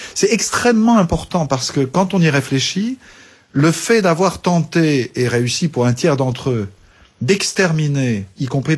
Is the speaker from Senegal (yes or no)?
no; France; Chez nous, en France, on en a utilisé d'autres